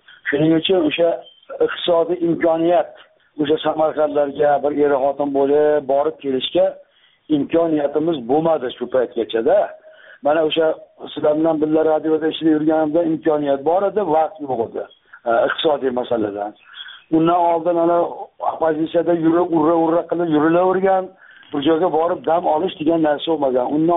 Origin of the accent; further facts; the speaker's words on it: Akhsikent, Namangan Region, Uzbekistan; born there; O'sha men tug'ilgan joy yangi Axsi deyilgan, eski Axsi